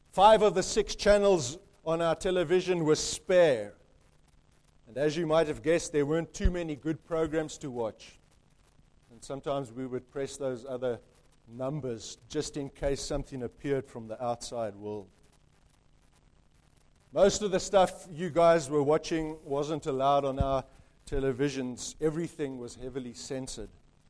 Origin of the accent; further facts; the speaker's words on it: South Africa; When I was a youngster growing up in South Africa, we didn't have television.